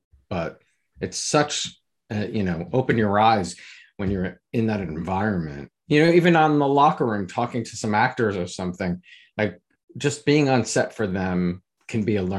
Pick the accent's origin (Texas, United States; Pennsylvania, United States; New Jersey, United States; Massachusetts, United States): New Jersey, United States; Richfield; I grew up in North Jersey in a town called Richfield.